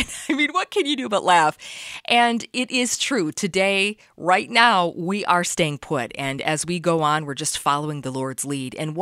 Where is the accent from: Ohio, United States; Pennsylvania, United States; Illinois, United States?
Ohio, United States; Cincinnati; This was foreign to me. I grew up in Cincinnati. I was lost here.